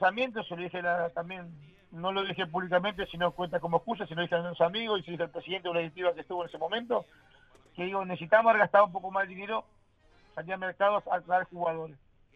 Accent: Uruguay; Somos uruguayos.

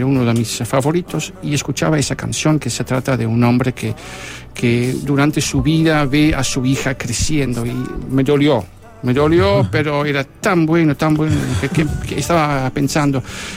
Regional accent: Netherlands; Spanish is a second language; moved away as an adult; yo no soy holandés típico, porque no soy de esta zona, pero no me molesta el hecho de que me llamen holandés.

